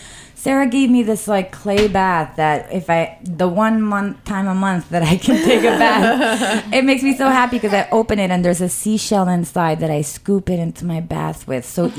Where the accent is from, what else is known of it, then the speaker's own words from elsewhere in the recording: Italy; I'm from Italy